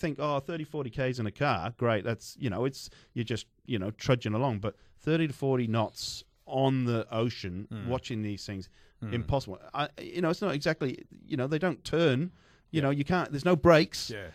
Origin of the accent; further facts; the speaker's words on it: United Kingdom; growing up in Britain